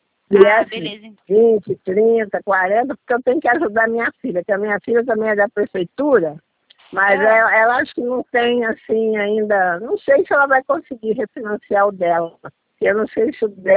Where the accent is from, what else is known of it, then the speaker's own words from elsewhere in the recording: Rio de Janeiro, Brazil; eu sou daqui do Rio